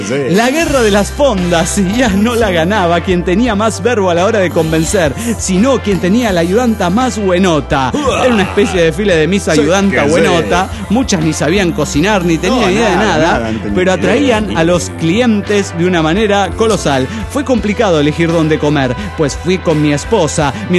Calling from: Los Cabos, Baja California Sur, Mexico; de Los Cabos, Baja California Sur.

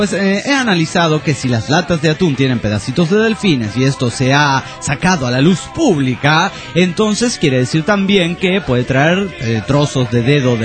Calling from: Mexico City, Mexico; del DF mexicano.

